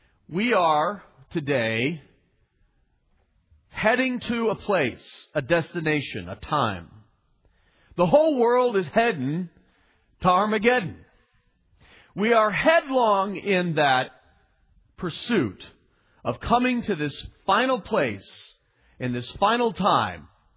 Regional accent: Chicago, Illinois, United States; We're from Chicago, so we know big city, but we are in a big city.

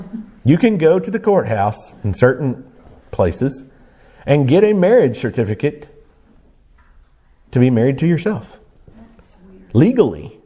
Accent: United States; I'm an American because I live in America with 380 something million other Americans. It's where I'm from.

